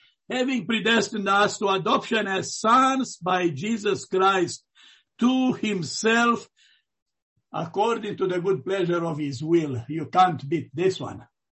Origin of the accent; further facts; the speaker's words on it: Romania; moved away; Like when I came from Romania, I was so afraid of these doctrines